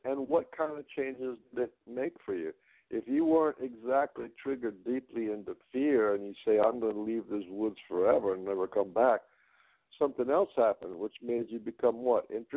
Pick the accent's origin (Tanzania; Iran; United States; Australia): United States; born there; I have this education, and I was born in America